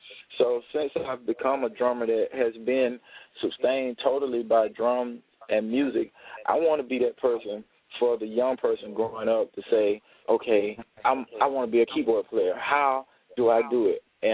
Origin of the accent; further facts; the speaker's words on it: Waycross, Georgia, United States; he had told my sister that stays in my hometown of Waycross, Georgia, that I was going to do a festival, something big for the city of Waycross